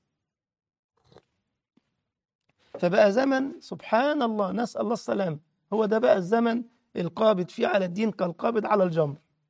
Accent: Egypt; وأبو حملات عندنا في مصر

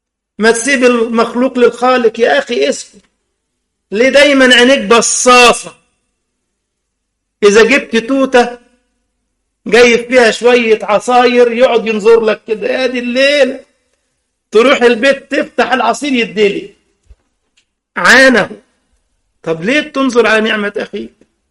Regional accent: Egypt; الجلابية يعني، انتوا زي عندنا في مصر يعني، والمغاربة بتسموها الجلابة ها؟

